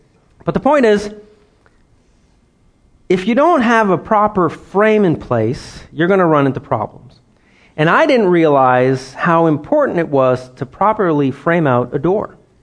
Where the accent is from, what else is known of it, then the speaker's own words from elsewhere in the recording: Ottawa, Ontario, Canada; because I grew up in Ottawa, the capital of Canada.